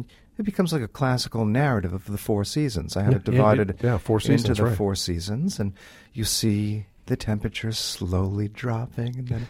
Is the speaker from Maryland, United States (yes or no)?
no; New York, United States; I'm a New Yorker. I've lived there my whole life.